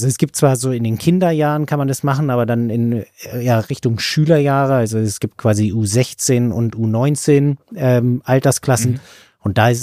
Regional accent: Berlin, Germany; Ich komme aus Berlin

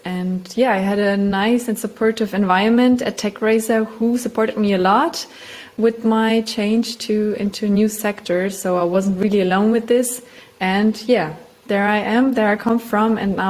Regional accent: Germany; English is a second language; moved away as an adult; now in Vienna, Austria; Yeah, I come from Germany. I live now in Vienna, and in Germany I studied law and languages.

